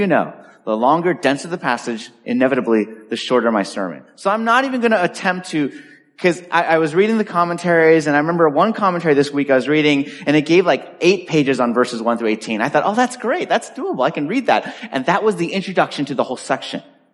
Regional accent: Los Angeles, California, United States; now in Boston, United States; this couple did not know Karen and I came from California, Los Angeles.

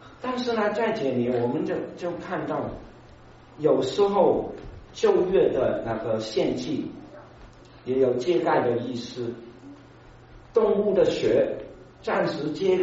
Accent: Hong Kong; 最近我我常常因为我是香港来嘛，所以就常常看香港的一些新闻。

